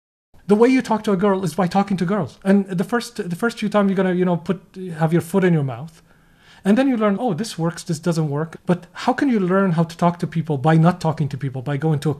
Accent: Syria; English is a second language; But then after that, while growing up in Syria, was kind of, you could live a great life.

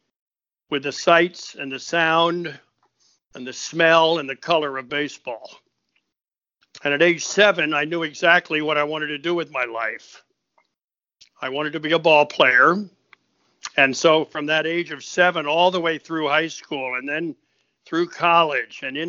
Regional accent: Wilmington, Delaware, United States; Well, I grew up in Wilmington, Delaware, where my dad was a high school history teacher and coach, football and baseball coach.

